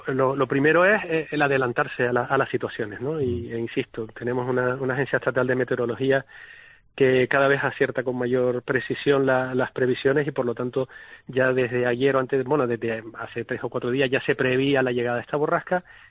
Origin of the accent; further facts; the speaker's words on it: Spain; como los españoles son muy muy socarrones, nos reímos, mira lo que se prevía y lo que hay.